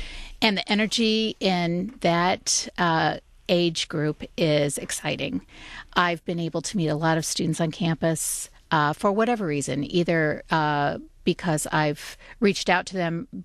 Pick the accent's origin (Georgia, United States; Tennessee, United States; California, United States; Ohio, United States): Ohio, United States; I tell them that we're not too far from Ohio. We came from Northwest Ohio, so just 2 hours away.